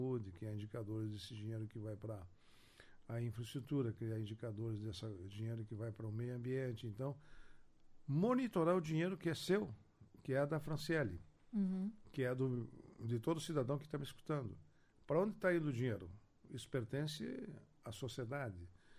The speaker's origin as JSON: {"language": "Portuguese", "town": "Santo Ângelo", "region": "Rio Grande do Sul", "country": "Brazil", "said": "Eu sou aqui das Missões, da região próxima daqui da região, eu sou de Santo Ângelo"}